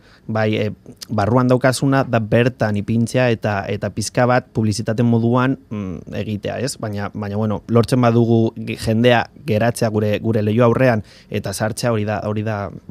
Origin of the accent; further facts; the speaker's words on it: Basauri, Basque Country, Spain; born there; Bertan, jaio nintzen, izan daiteko horrela, bai.